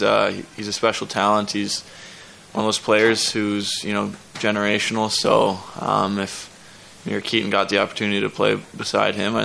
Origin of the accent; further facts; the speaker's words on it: Canada; And obviously being a Canadian kid, going to a Canadian market would be pretty special.